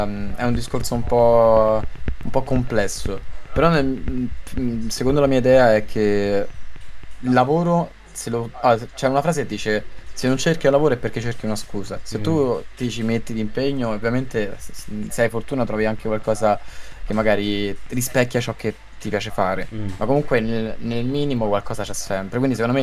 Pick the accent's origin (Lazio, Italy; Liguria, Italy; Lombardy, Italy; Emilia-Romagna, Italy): Lazio, Italy; Rome; ho 23 anni e vengo da Roma